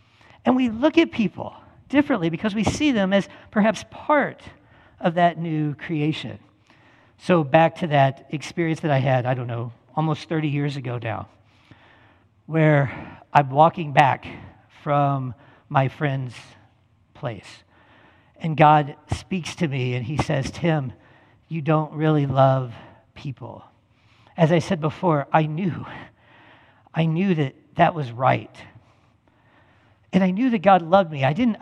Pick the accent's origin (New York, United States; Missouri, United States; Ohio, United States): Missouri, United States; Salem; And they're, you know, this is rural Missouri. I grew up in the Salem, Missouri area. So this is rural Missouri. They're farmers, they're fishermen, they're mechanics.